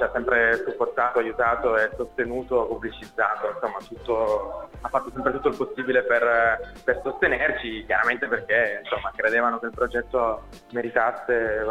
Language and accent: Italian; Turin, Piedmont, Italy; questo siamo nati a Torino, certo, noi siamo tutti di Torino.